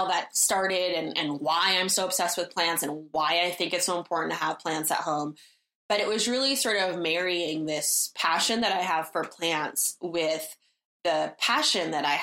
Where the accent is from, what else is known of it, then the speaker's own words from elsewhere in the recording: California, United States; which for me, like growing up in California, was very strange because anyone like that you knew that had money, they probably weren't going to live in an apartment.